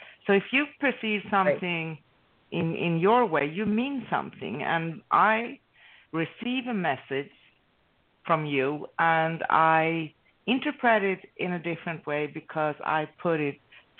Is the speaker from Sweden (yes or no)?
yes; Sweden; English is a second language; also born or lived in Greece; I'm from Sweden, right? And I grew up in Sweden and with kind of in an old-fashioned way because I grew up with my great-grandmother.